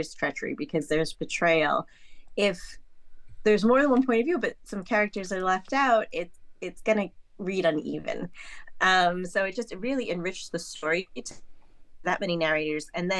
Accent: New York City, New York, United States; I grew up in New York City

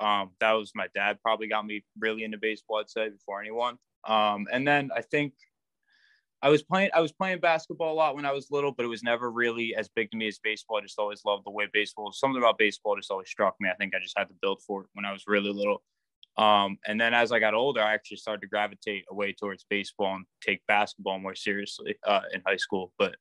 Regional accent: Medford, New Jersey, United States; also born or lived in Voorhees; so I was born in Voorhees, New Jersey, and pretty much grew up in the area that my whole childhood in Medford. I was born and raised there.

